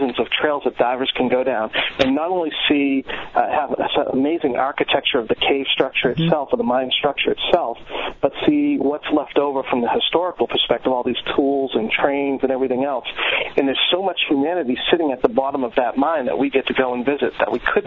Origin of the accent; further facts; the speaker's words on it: Massachusetts, United States; And where I grew up in Massachusetts, it was a small town. There wasn't a lot of scuba divers.